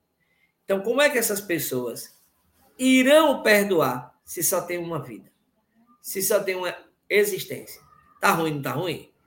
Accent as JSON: {"language": "Portuguese", "town": "Aracaju", "region": "Sergipe", "country": "Brazil", "said": "Aracaju, a minha terra"}